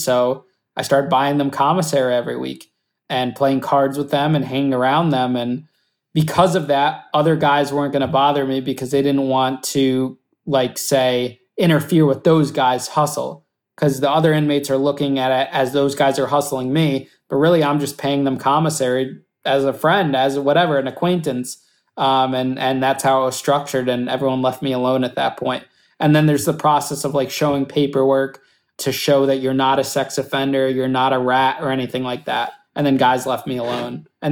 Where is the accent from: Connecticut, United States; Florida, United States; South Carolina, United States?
Connecticut, United States; Danbury; But the second time when I got to Danbury, which was my hometown, which was going to be great, you know, I was right next to my parents